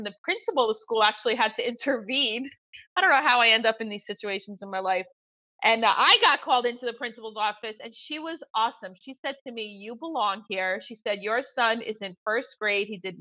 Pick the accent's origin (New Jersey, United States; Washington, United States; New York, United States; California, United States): New Jersey, United States; Belleville; I grew up in Belleville, New Jersey, a working class community where Santa was huge